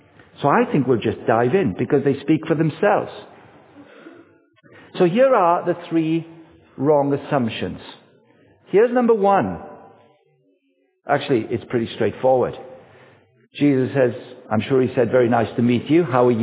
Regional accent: Wales, United Kingdom; Sporty, but it's American sporty, which was weird, because I'm Welsh.

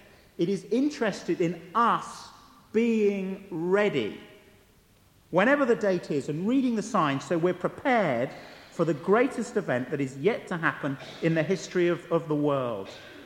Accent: Basingstoke, South East England, United Kingdom; I come from Basingstoke.

